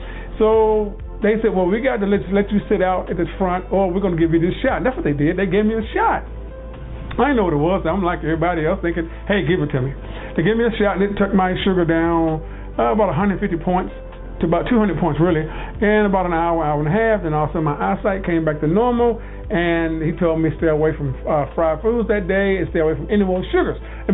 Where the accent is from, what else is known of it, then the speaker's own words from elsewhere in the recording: the South, United States; I'm going to be honest, I'm from the South Southern boy.